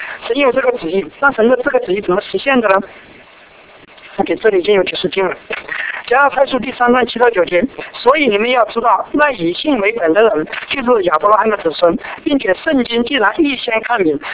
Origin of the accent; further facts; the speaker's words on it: China; 为什么不拣选我们中国人呢？我们这么多，我们历史又这么悠久